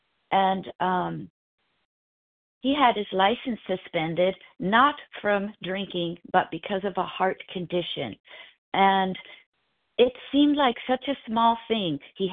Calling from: California, United States; I'm in Southern California, Pacific time.

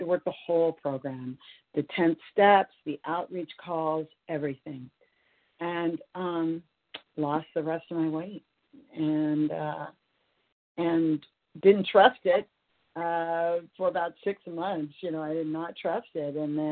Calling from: California, United States; I'm calling from Northern California.

